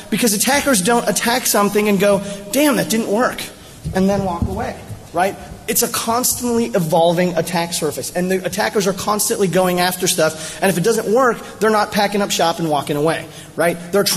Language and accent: English; Oklahoma, United States; I'm from Oklahoma, so if I say y'all, it's okay, I'm allowed.